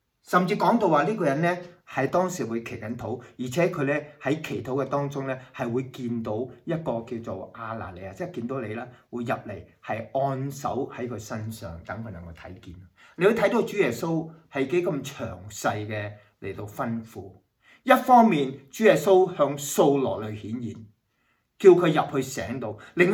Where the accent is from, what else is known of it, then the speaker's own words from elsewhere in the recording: Hong Kong; moved away; 我以前咧喺香港嘅時候，幫爸爸媽媽咧係喺個農場，我哋喺農場出生嘅。